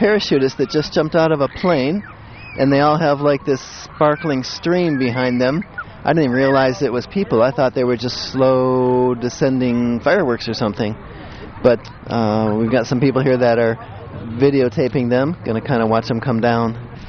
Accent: Cleveland, Ohio, United States; Yeah, exactly. I'm from Cleveland.

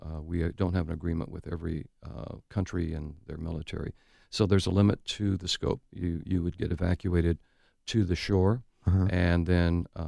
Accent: Detroit, Michigan, United States; also born or lived in South Dakota; We grew up in Detroit, went to college in South Dakota, and I was in South Dakota in radio.

